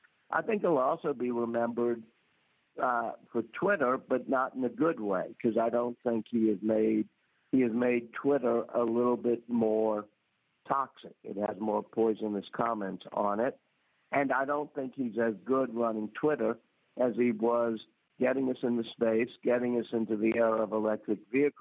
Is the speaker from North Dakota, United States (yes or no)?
no; New Orleans, Louisiana, United States; I'm from New Orleans, which is an old city, and I love cities that are beautiful.